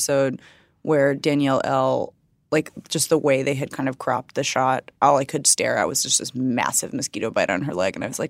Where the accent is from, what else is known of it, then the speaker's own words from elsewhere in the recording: Waukesha, Wisconsin, United States; Like, I grew up in Waukesha and my parents have been married for, you know, however many millions of years